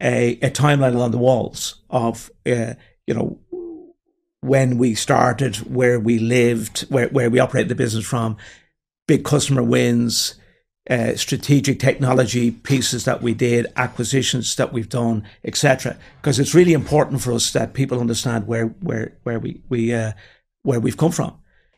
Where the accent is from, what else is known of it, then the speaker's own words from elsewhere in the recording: Finglas, Leinster, Ireland; For complete transparency, I'm from the north side. I'm from Finglas.